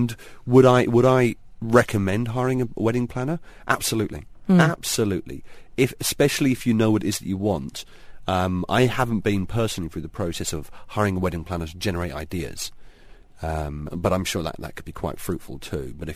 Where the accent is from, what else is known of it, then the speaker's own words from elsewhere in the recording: London, United Kingdom; my wife's Russian and I'm from London.